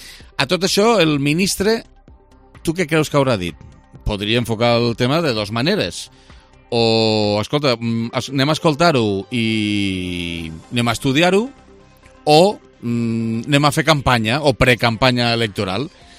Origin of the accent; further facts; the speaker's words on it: Lleida, Catalonia, Spain; És a dir, com a lleidatans i lleidatans, si ens suposa que ha de venir més trens